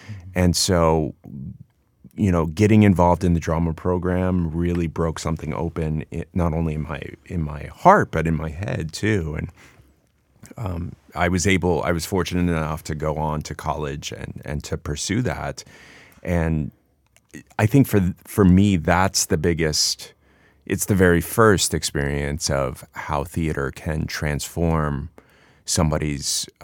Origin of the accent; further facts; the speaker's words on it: Florida, United States; I was growing up in Central Florida. It was very conservative, very religious household, but also the school itself.